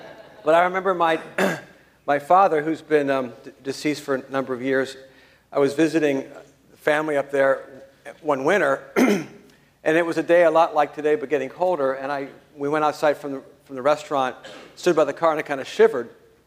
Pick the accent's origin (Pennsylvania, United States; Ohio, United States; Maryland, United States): Ohio, United States; Akron; Nearby my hometown, actually I was raised closer to Akron, Ohio.